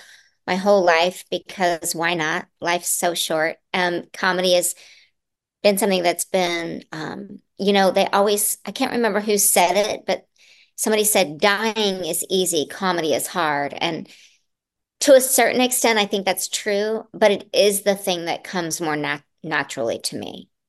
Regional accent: the South, United States; I'm from the South, and that comes with a lot of very strong set Steel Magnolias. You know, I have six aunts, and they're all funny. They all don't know it. And I grew up with that.

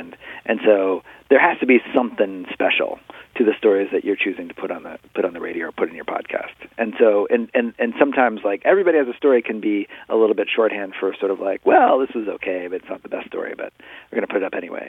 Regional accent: Cincinnati, Ohio, United States; since I was born, you know, since growing up in Cincinnati and then all the way till now

